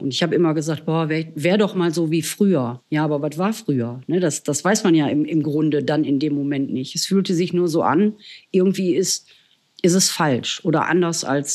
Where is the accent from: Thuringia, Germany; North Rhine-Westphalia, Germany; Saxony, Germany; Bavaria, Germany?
North Rhine-Westphalia, Germany; Essen; Also ich komme ja ursprünglich aus Großstadt Essen, aber halt am Randgebiet wohne ich.